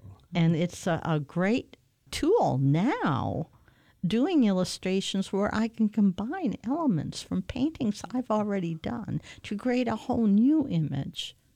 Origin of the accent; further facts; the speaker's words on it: Michigan, United States; Growing up in Michigan, I didn't have a chance to get the kind of education you might have in New York or someplace like that.